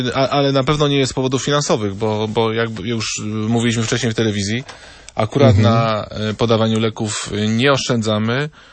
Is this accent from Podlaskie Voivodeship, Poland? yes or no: no; Wrocław, Lower Silesian Voivodeship, Poland; ja jestem z Wrocławia, co prawda